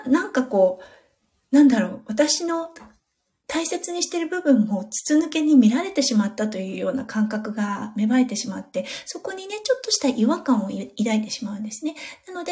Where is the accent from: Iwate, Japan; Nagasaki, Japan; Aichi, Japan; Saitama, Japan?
Iwate, Japan; 私自身が岩手県出身ということで、ね、田舎なんですよね。そう、なので、田舎育ちということもありまして、人混みが苦手という過去もありました。